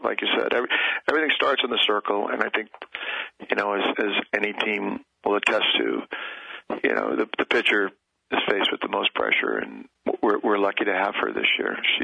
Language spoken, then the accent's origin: English; Boston, Massachusetts, United States; now in California, United States; I'm a Boston Red Sox fan, so I kind of grew up with a great love for baseball. And when I moved to California from Boston, I, you know, started looking at softball